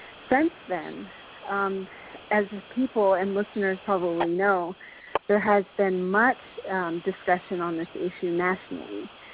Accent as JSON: {"language": "English", "town": "Big Mountain", "region": "Arizona", "country": "United States", "said": "I am from Big Mountain."}